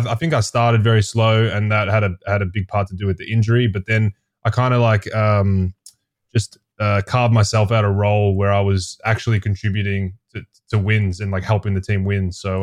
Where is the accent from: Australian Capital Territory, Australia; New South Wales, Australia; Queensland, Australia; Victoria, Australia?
Victoria, Australia; Melbourne; Melbourne.